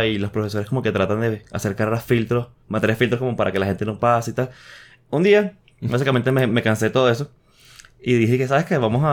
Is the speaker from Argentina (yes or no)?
no; Venezuela; moved away as an adult; also born or lived in United States; No, bueno, soy venezolano. Y sí, o sea, viví en Venezuela toda mi vida. Fui a estudiar después a Estados Unidos